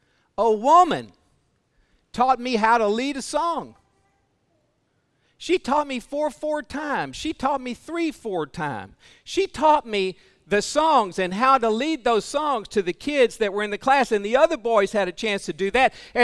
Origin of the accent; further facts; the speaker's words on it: Port Arthur, Texas, United States; When I was a child, 6 or 8 years old, the churches that I grew up in Port Arthur, Texas, were very concerned about the children